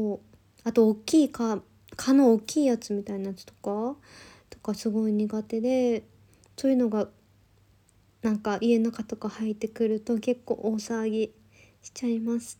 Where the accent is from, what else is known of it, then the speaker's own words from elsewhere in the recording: Kansai, Japan; accent: Kansai dialect; now in Tokyo, Japan; 出身は関西です。標準語、今東京に住んでるので標準語を喋ってるんですけど、地元帰ると関西弁になります。